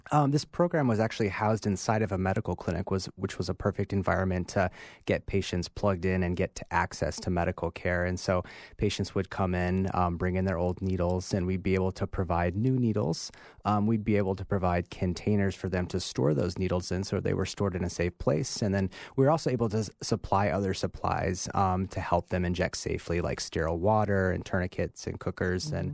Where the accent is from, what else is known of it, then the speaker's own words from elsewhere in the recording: New Mexico, United States; I'm from New Mexico and worked as a harm reduction specialist in a clinic as a needle exchange.